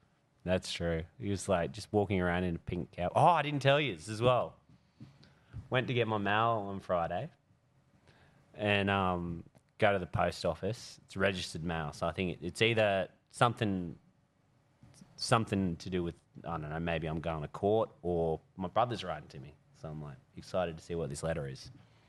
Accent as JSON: {"language": "English", "town": "Tanilba Bay", "region": "New South Wales", "country": "Australia", "tie": "born or raised there", "said": "So I went hard on people from my hometown this week."}